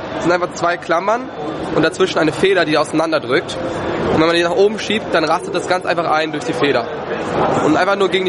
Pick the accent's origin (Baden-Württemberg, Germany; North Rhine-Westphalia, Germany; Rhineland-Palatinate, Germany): Baden-Württemberg, Germany; ich weiß nicht, wie ihr herkommt, ich komme aus The Land, Baden-Württemberg